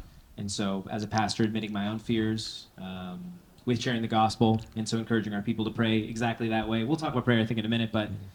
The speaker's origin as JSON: {"language": "English", "country": "Canada", "said": "As the Canadian, mm-hmm. Being nice is a Canadian value."}